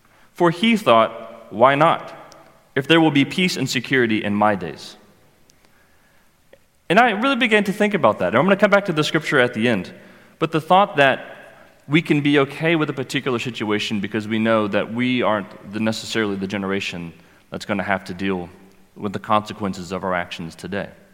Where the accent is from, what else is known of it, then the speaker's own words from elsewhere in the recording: Florida, United States; now in Atlanta, United States; I am from the States, originally from Florida, if any of you have ever been. It's a nice hot swamp down there, and I currently live in Atlanta, Georgia.